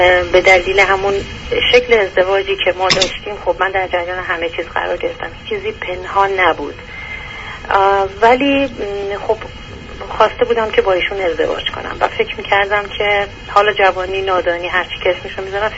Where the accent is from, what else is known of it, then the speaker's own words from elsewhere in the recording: Iran; moved away as an adult; also born or lived in Malaysia; now in Canada; ما از ایران اومدیم بیرون و من یه سالی تقریبا حدود 4 سال تو مالزی زندگی کردم